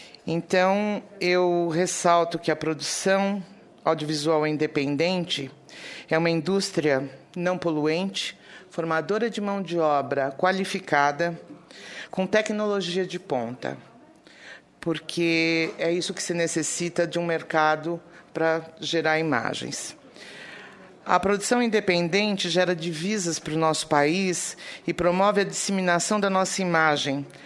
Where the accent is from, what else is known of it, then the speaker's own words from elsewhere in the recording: São Paulo, Brazil; eu sou de São Paulo, nós temos 2.000 produtoras em São Paulo